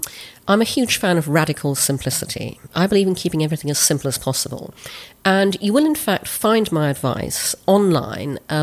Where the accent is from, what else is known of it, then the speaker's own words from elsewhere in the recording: Brunei; I'm half English, half Chinese, and I grew up in Brunei in Borneo.